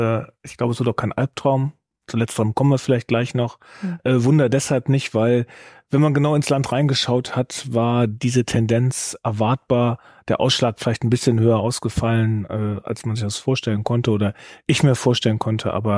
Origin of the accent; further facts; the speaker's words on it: Saxony-Anhalt, Germany; wenn ich von meinem Heimatort nach Stendal unterwegs bin, das sind 30 Kilometer